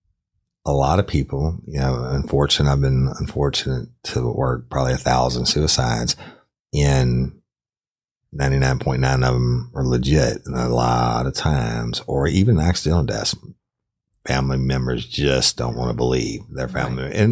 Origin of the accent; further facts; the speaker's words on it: Clinton, Louisiana, United States; when I was a kid growing up in Clinton, we got 2.5 out of the 3 channels.